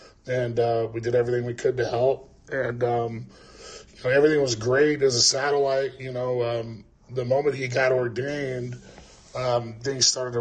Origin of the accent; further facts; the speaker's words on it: Fresno, California, United States; I am from the Fresno area.